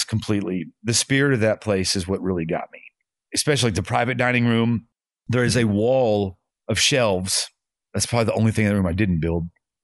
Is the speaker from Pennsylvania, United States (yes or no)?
no; Fayetteville, Arkansas, United States; I grew up in Fayetteville. There's nothing more locally born and sourced than me.